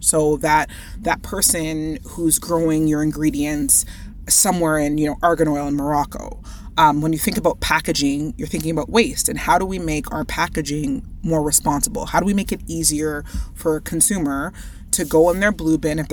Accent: Winnipeg, Manitoba, Canada; I grew up in Winnipeg, Manitoba

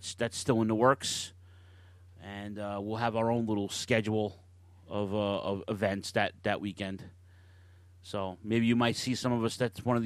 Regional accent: New York, United States; That's why we're from New York, people. That's what we do.

